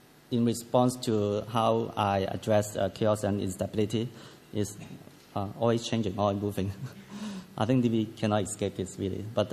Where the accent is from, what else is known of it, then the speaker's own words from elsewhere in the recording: Hong Kong; I'm from Hong Kong. I always tell people that I'm totally 100%. I was born there. Work there, study there, and teach there, and now I have my practice there.